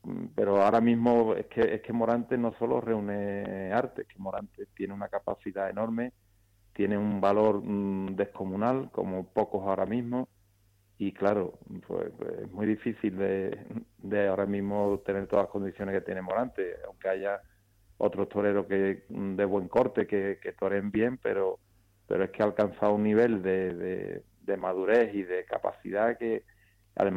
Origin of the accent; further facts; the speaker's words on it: Seville, Andalusia, Spain; que Sevilla, yo soy de Sevilla también